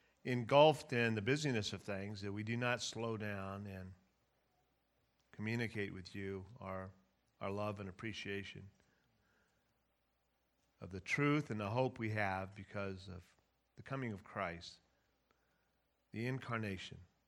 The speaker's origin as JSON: {"language": "English", "town": "Ukiah", "region": "California", "country": "United States", "tie": "born or raised there", "said": "I grew up in Ukiah, and it's kind of a hippie place and stuff, but, you know, it's a good hippie place."}